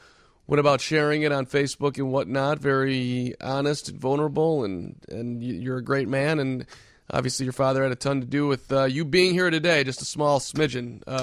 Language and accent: English; Highland Park, Illinois, United States; Highland Park, Illinois, and how Highland Park, Illinois has figured out that there are mosquitoes with the West Nile virus. But, you know, my hometown is under attack here